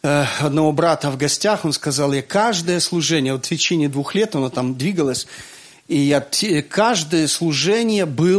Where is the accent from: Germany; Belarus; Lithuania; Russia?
Belarus; Minsk; А вы откуда? Я говорю, из Минска.